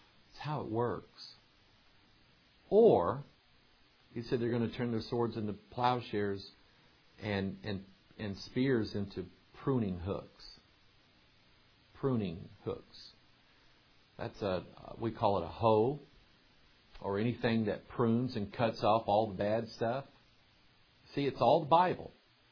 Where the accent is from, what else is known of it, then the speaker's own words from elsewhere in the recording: the South, United States; Yeah, I said okra. I'm from the South.